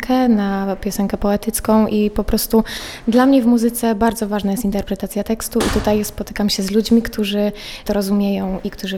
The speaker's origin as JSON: {"language": "Polish", "town": "Warsaw", "region": "Masovian Voivodeship", "country": "Poland", "said": "przyjechałam z Warszawy."}